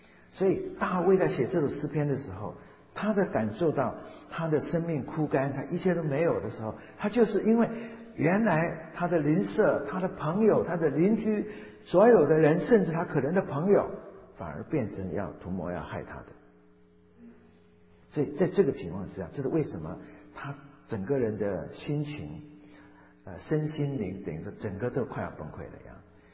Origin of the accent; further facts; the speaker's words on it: Fujian, China; 否则我们福建人怎么会做面食？